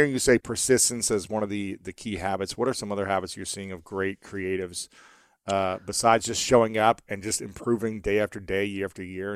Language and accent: English; Delaware, Ohio, United States; I grew up in Delaware, Ohio.